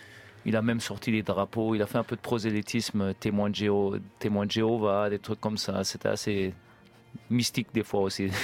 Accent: Los Angeles, California, United States; Moi, j'ai grandi à Los Angeles, c'est 2-4, quoi.

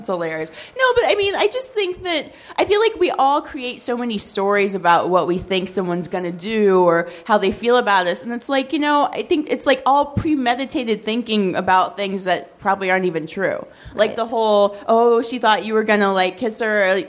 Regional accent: Midwest, United States; I grew up in the Midwest. See? Right? There you go.

